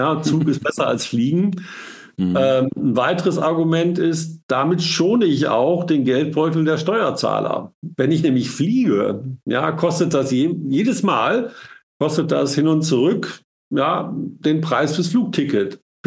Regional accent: Nordhorn, Lower Saxony, Germany; Und ich selbst komme ja gebürtig aus Nordhorn, auch eine sehr grüne Stadt mit Wasser.

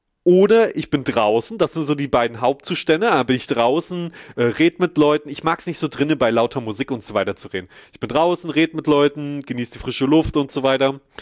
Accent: Schmalkalden, Thuringia, Germany; ich komme ja hier aus Schmalkalden

